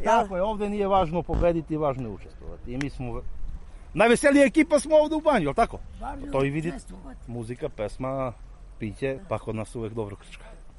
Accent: Serbia; mi smo meštani ovde iz Jarinske banje

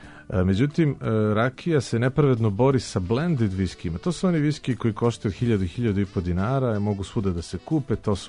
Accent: Serbia

